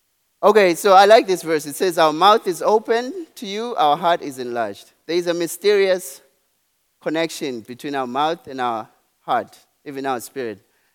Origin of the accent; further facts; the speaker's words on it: Eswatini; now in Norman, United States; I live in Norman right now, but I'm originally from Swaziland, Southern Africa.